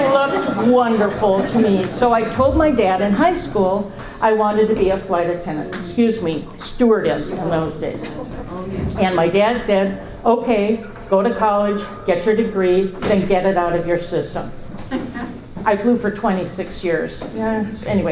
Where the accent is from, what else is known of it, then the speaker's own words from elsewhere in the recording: Wisconsin, United States; also born or lived in Indiana; I grew up in Wisconsin and Indiana in a very, very middle class family, highly educated.